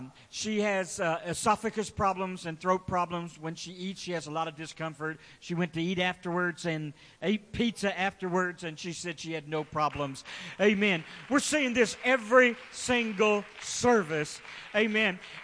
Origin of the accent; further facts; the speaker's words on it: Willis, Texas, United States; I'm from Willis, Texas